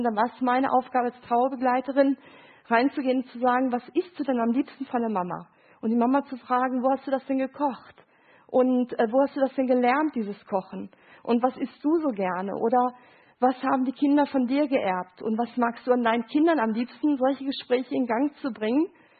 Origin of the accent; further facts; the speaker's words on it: Gelsenkirchen, North Rhine-Westphalia, Germany; ich komme aus Gelsenkirchen